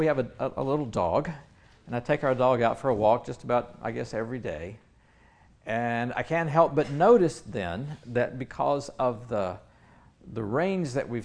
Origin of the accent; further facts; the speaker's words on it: Nashville, Tennessee, United States; born there; You see, I was born in Nashville, Tennessee, where we held off spring until April, usually.